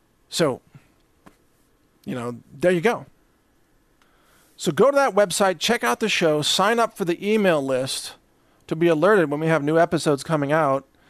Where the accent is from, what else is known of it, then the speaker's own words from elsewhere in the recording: Midwest, United States; Just in case you're wondering, because I am from the Midwest, that's the proper way to eat okra.